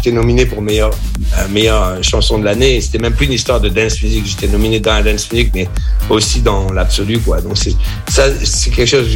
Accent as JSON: {"language": "French", "country": "France", "moved": "yes", "said": "ça fait beaucoup d'années maintenant que j'ai quitté la France, et j'adore la France. Ça me manque souvent, je reviens souvent à Paris"}